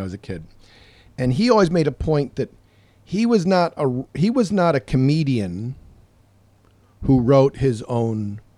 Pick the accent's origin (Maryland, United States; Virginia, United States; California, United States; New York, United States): New York, United States; Hornell; Well, you know, I grew up in a small town. My hometown is in Hornell, New York, Steuben County, sort of the southwest Finger Lake region.